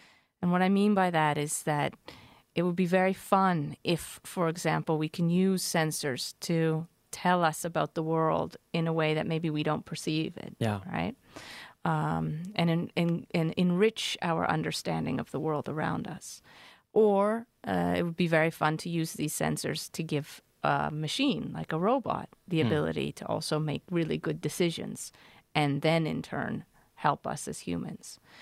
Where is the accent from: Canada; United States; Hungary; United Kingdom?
Canada; I am not from Örebro, no. I am from Canada, but I do speak Swedish.